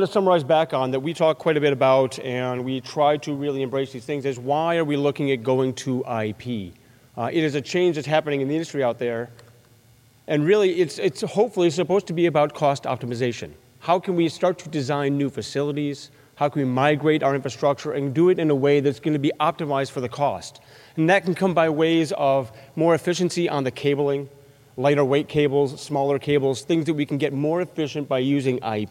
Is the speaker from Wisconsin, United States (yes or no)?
yes; Madison, Wisconsin, United States; For those of you who know me, you know that I'm actually from Wisconsin, right here in Madison.